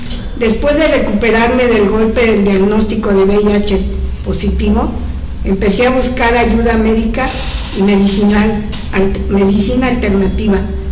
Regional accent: Mexico City, Mexico; born there; Hace 66 años nací en la Ciudad de México.

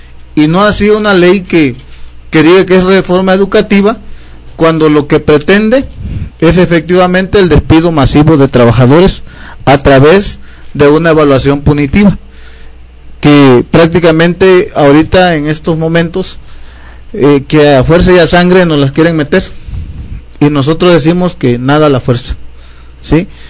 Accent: Mexico; Si permitimos que privaticen la educación, pues estamos tronados como mexicanos, estamos perdidos

